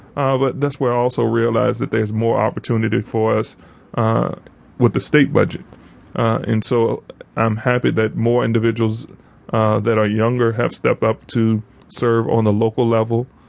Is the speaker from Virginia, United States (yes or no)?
yes; Virginia, United States; And I grew up in Exes Village, now St. Luke. And then we moved right into the Azalea apartment area, really close to here in Henrico High School.